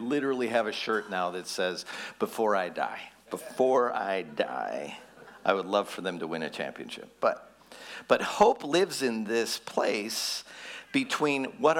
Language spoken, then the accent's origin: English; Minnesota, United States; I'm from Minnesota, we don't win anything, and I'm a huge Vikings fan